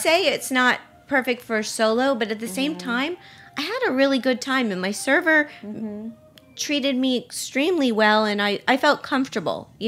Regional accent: Miami, Florida, United States; Lou Cully opened an outlet in my hometown of Miami.

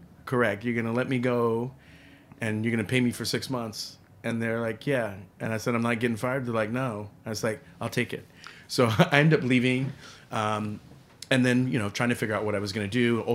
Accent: San Antonio, Texas, United States; also born or lived in Trenton, New Jersey; I was born in Trenton, New Jersey. My mom was really, she fell in love with Texas.

